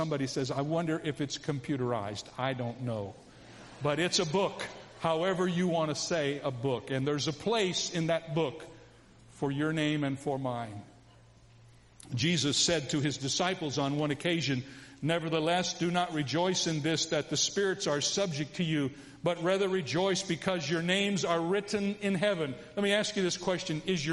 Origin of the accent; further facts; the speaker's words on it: Toledo, Ohio, United States; born there; now in San Diego County, United States; I was born in Toledo, Ohio, and I live in San Diego County.